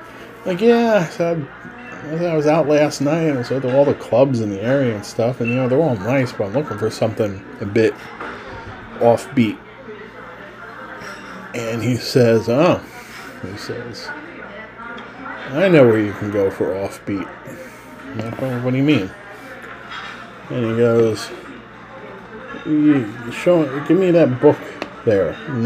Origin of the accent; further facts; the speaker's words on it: New Jersey, United States; It says New York Giants, and I'm from New Jersey.